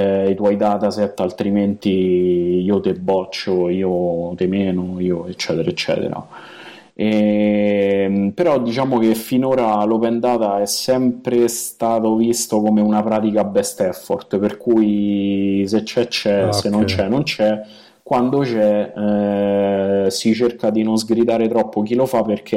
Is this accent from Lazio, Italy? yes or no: yes; Lazio, Italy; accent: Romanesco; c'ho un terribile accento romanesco che non se ne va più via, e quindi mi dovete tenere così.